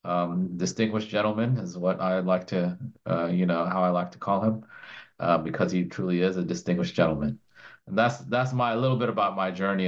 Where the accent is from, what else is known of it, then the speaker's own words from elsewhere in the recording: Texas, United States; I was part of a very active Muslim community in Texas. I grew up in Texas